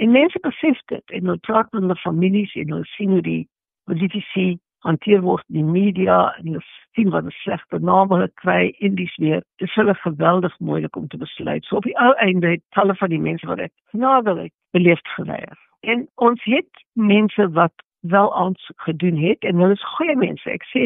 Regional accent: Johannesburg, Gauteng, South Africa; also born or lived in Heilbron; Ek is eintlik in Heilbron gebore en ek is in Johannesburg grootgemaak. Ek was in Johannesburg op skool. Ek was in Johannesburg op universiteit.

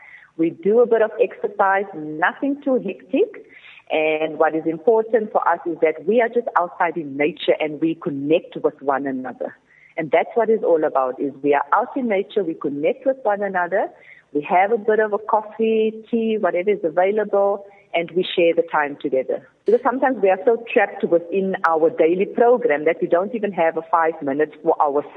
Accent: Cape Town, Western Cape, South Africa; So at the age of 13, I was raped on my way to school, growing up in the Cape Flats.

